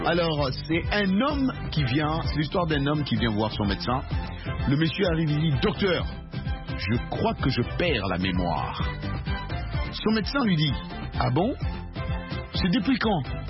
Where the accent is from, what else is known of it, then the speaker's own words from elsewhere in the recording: Cameroon; Je suis camerounaise.